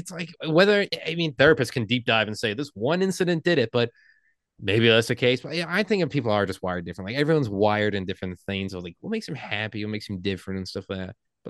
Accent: Illinois, United States; moved away as an adult; because I'm from Illinois originally. I may be in Arizona, but almost 20 years in Illinois.

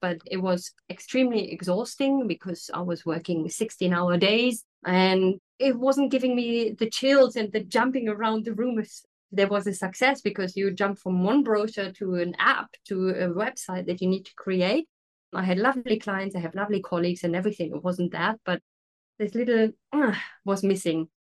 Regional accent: Berlin, Germany; moved away; I was born and bred in Berlin in Germany, which is obviously a big city, and that's good.

